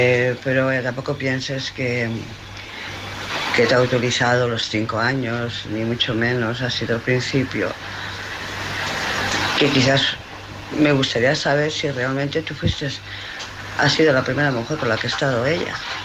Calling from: Barcelona, Catalonia, Spain; de Barcelona

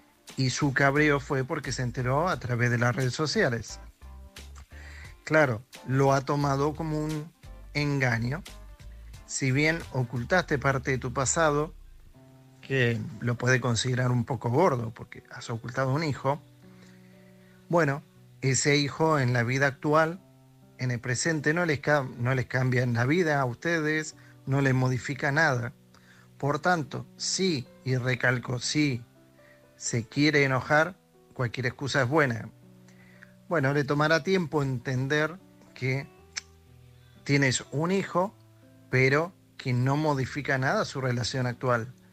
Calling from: Girona, Catalonia, Spain; de Girona.

